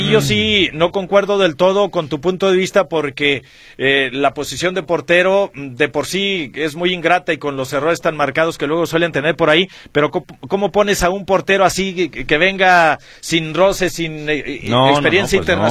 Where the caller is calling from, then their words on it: San Felipe Torres Mochas, Guanajuato, Mexico; de San Felipe, Torres Mochas, Guanajuato.